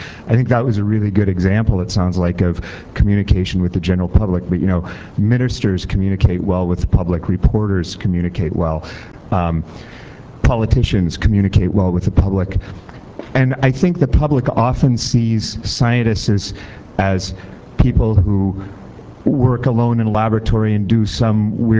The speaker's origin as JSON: {"language": "English", "town": "Bellingham", "region": "Washington", "country": "United States", "said": "Yeah. I'm, excuse me … I'm from Bellingham, Washington."}